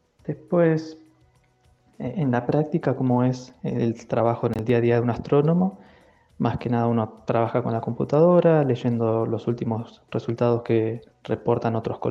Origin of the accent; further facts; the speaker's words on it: Mar de Ajó, Buenos Aires Province, Argentina; yo crecí en Mar de Ajó, que no es precisamente una ciudad con tradición científica y mucho menos astronómica.